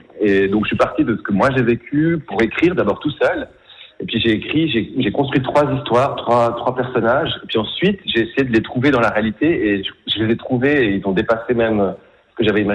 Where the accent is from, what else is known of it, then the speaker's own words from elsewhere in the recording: Valais, Switzerland; en tant que Valaisan, on est forcément sous l'emprise du charme de cette course